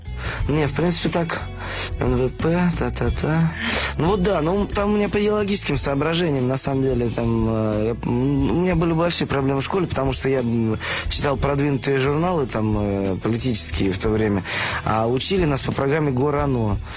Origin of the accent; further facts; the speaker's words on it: Ufa, Bashkortostan, Russia; Я еще из другого города, я из Уфы, приезжий, значит, провинциал.